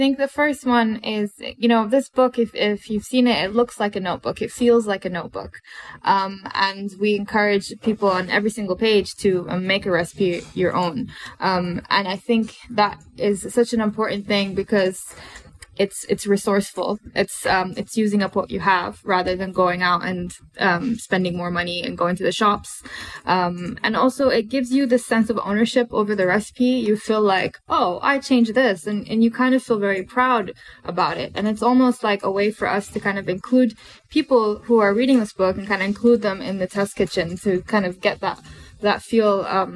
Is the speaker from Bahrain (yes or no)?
yes; Bahrain; also born or lived in Middle East; I grew up in Bahrain and I also grew up in the Middle East.